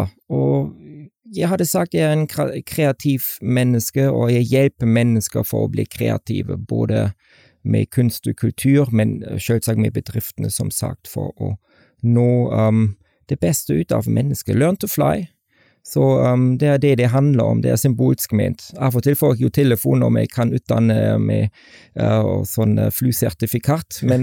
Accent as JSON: {"language": "Norwegian", "country": "Germany", "tie": "born or raised there", "second_language": "Norwegian", "moved": "yes", "lives_now": "Norway", "said": "Ja, jeg vokste opp i Storby. I forhold til Norge hadde det vært litt tøffere, hadde jeg sagt."}